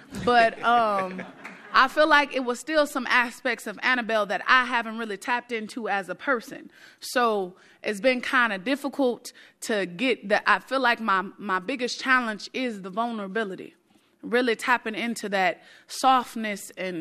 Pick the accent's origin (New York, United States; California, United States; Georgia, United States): California, United States; Richmond; Yeah, I'm from Richmond, but I am not from North Richmond.